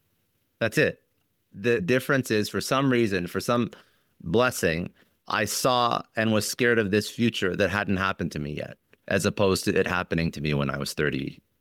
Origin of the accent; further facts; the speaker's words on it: Canada; we're both Canadian